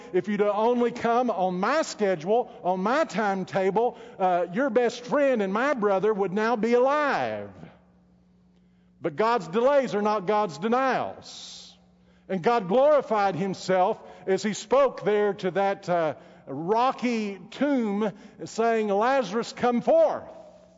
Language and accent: English; Texas, United States; began studying for the ministry at Howard Payne University there in my hometown.